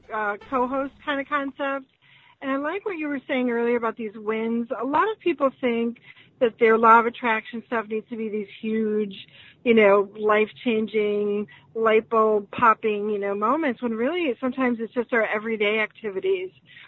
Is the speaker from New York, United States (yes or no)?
no; Chicago, Illinois, United States; now in Nashville, United States; I have been a coach since 2005 in the Nashville area. I'm originally from Chicago, but when I moved here and I became a coach